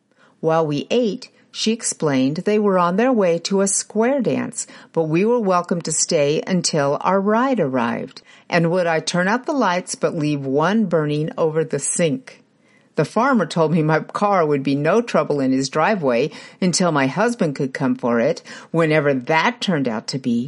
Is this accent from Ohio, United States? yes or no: no; Illinois, United States; Ridge, Illinois. My sister's friend since preschool was getting married, and I had been invited back to my hometown to her bridal shower.